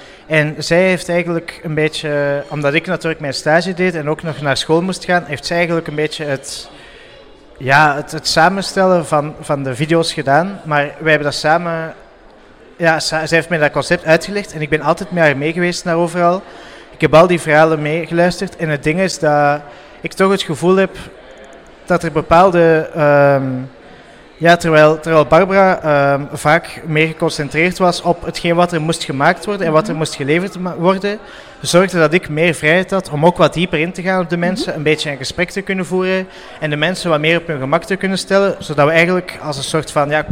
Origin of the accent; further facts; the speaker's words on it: Ostend, West Flanders, Belgium; En ik ben zelf ook een Oostendenaar.